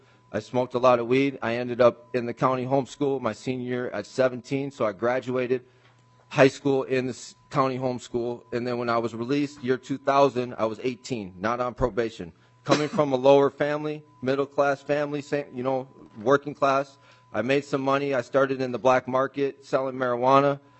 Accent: St. Louis Park, Minnesota, United States; I grew up in St. Louis Park, and I'm 41 years old as I sit here today.

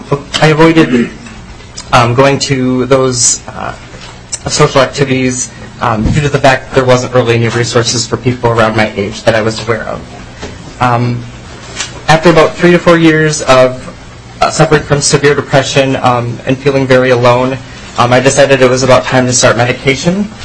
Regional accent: Crosby, Minnesota, United States; moved away as an adult; I grew up in Crosby, Minnesota. Growing up there, I was not exposed to anybody living with HIV.

